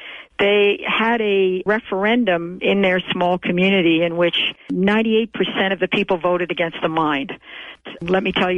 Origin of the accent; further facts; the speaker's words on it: Canada; because I speak as a Canadian